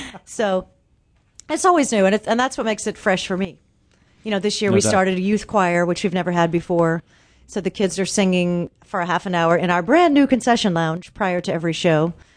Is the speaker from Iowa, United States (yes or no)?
no; Belleville, Illinois, United States; I grew up in Belleville, Illinois. I'm the fourth of five.